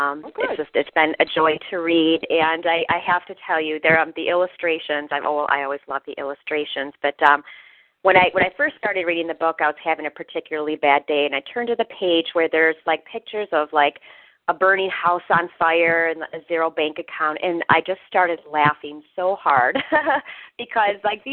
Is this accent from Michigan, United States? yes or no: yes; Michigan, United States; I'm from Michigan.